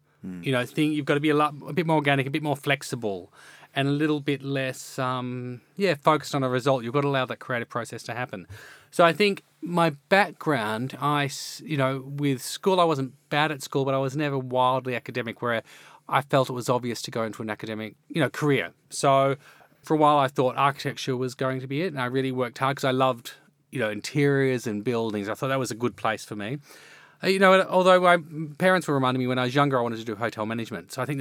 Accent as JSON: {"language": "English", "country": "Australia", "tie": "born or raised there", "said": "my background is, you know, Anglo-Australian. So my family, I grew up on English food, roast dinners"}